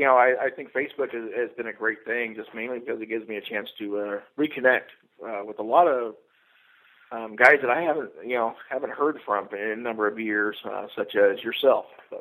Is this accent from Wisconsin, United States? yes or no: no; California, United States; As much as I grew up in Southern California, stayed there for a number of years after I got out of the military